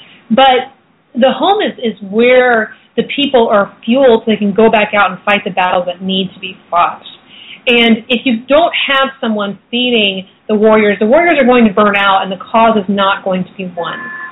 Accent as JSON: {"language": "English", "town": "Portland", "region": "Oregon", "country": "United States", "tie": "born or raised there", "said": "I started circling with a group of witches in my hometown of Portland, Oregon"}